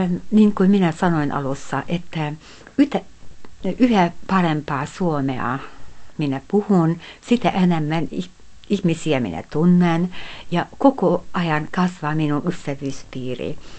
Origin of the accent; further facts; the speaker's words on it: Debrecen, Hajdú-Bihar, Hungary; Nyt on Unkarin toiseksi suurin kaupunki ja Debrecen on myöskin minun kotikaupunkini.